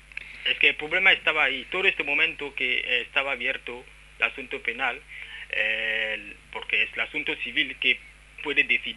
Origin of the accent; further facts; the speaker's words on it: Cameroon; now in Spain